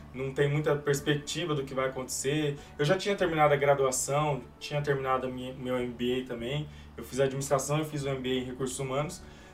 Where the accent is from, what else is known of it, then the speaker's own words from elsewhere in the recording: Ribeirão Preto, São Paulo, Brazil; now in San Francisco, United States; Atualmente eu moro em São Francisco, na Califórnia, mas eu sou natural de Ribeirão Preto, no interior de São Paulo.